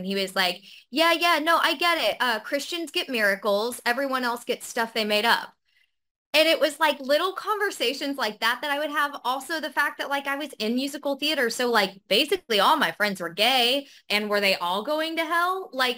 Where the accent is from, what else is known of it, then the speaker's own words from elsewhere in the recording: Branson, Missouri, United States; Branson, baby.